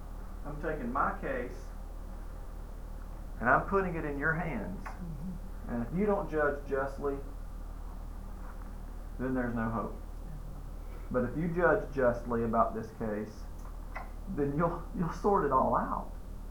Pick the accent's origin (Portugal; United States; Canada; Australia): United States; I'm an American too. I understand that.